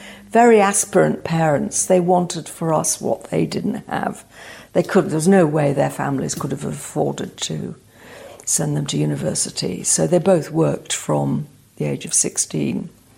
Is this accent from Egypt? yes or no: no; Beeston, East Midlands, United Kingdom; But I grew up in Beeston, near where Boots was. We always say we were brought up by Boots.